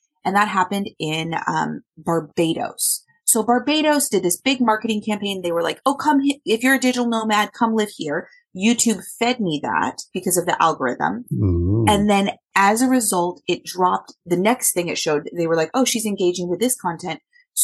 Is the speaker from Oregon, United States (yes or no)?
yes; Oregon, United States; moved away as an adult; now in Tokyo, Japan; I am originally American, West Coast of America from Oregon, but I moved my family.